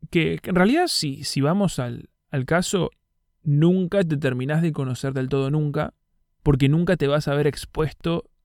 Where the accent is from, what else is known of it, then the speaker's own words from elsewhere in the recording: Argentina; me costaba escribir como argentino, me costaba escribir como rioplatense